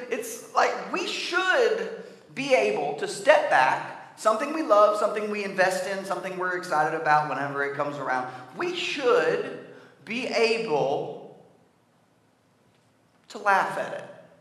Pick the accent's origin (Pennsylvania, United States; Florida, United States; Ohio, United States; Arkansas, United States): Arkansas, United States; I'm from Arkansas. We have a JV college football team.